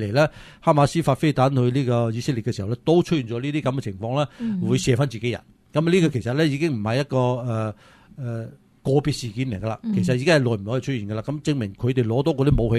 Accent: China; 其实就好似我哋中国人有人讲到咗中共嘅话，佢跳起身一样啫嘛。

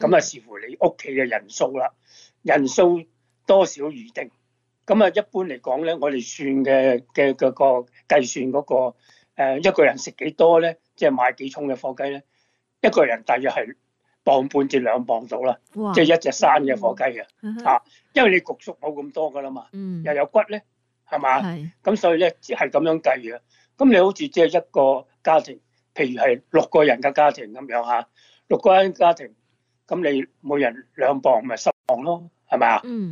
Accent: United States; Cantonese is a second language; 咁所以呢我哋美国人呢就对呢个火鸡係好感恩㗎。

